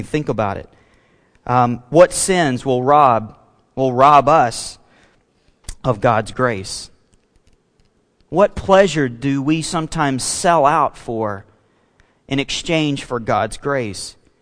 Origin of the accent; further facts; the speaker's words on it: Alabama, United States; I don't know if you guys did this growing up in Missouri, if you grew up in Missouri, but down in Alabama, we always, we like to go out and make a few mud pies.